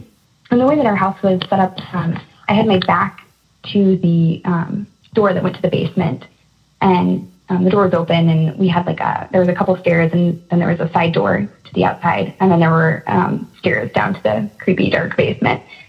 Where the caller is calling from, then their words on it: Iowa, United States; I'm calling from Iowa.